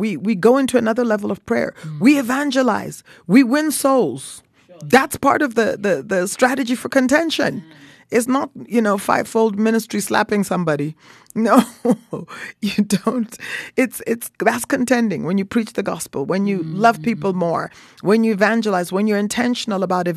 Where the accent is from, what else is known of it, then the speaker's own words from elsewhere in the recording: Canada; You know, growing up in Canada, we spoke French.